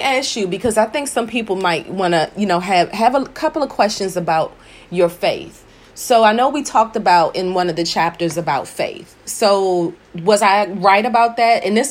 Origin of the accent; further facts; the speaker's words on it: Kingston, Jamaica; born there; I was born in Kingston, Jamaica. So I was born in a Caribbean household.